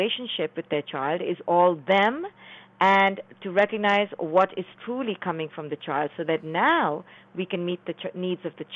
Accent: India; moved away; I came from India, but I was trained here in the West

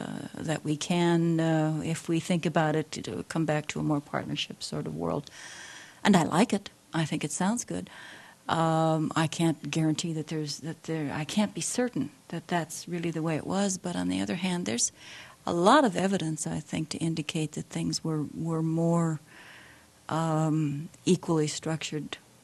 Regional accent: Chicago, Illinois, United States; born there; moved away as an adult; now in Oregon, United States

